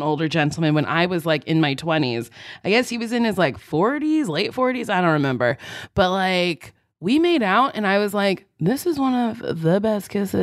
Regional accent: London, United Kingdom; But yeah, we just were like, yes, we're from England. People be like, where? I'd be like, London.

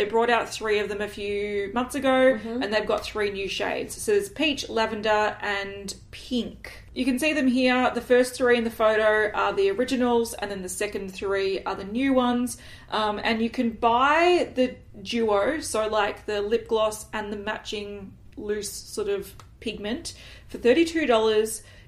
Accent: Australia; Yes, well, I actually feel like this is where I really like being an Australian.

